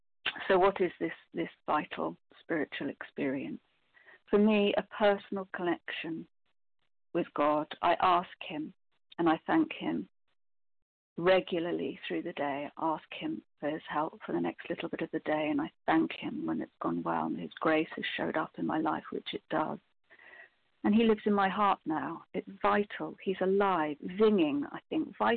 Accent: England, United Kingdom; born there; now in Scotland, United Kingdom; which is why I'm still up in Scotland, even though I was born in England.

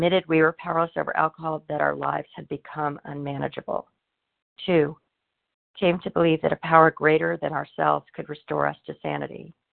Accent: California, United States; from Southern California.

